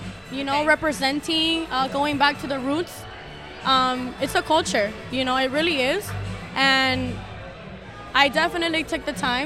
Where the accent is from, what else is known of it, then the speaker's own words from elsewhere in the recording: Hialeah, Florida, United States; now in Fort Lauderdale, United States; I've been bartending for most of my adult life, all over Wynwood, Miami, currently in Fort Lauderdale. Born and raised in Hialeah, Dade County.